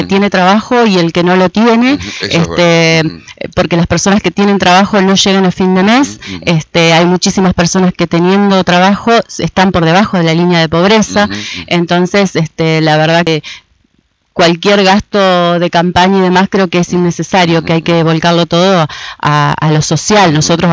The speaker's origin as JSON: {"language": "Spanish", "town": "Feliciano", "region": "Entre Ríos", "country": "Argentina", "said": "mi familia hace muchos años, yo soy de Feliciano, y vinimos y nos instalamos acá"}